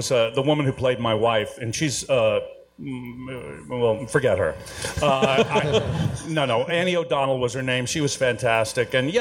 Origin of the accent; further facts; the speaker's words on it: Houston, Texas, United States; I'm from Texas. Yeah. I'm from Houston.